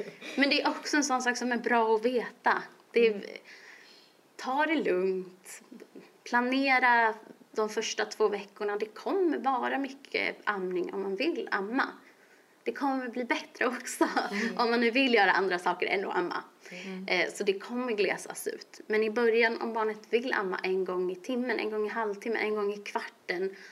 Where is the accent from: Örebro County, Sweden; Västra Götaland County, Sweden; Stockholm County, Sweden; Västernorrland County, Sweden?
Örebro County, Sweden; Örebro; Jag är ju från Örebro